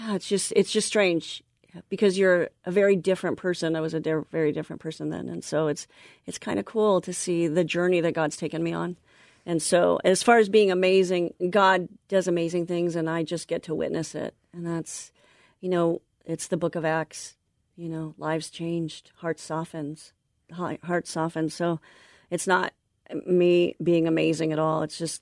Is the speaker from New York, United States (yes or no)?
no; Anaheim, California, United States; I grew up in Anaheim, mm-hmm. and I graduated from Loera High School.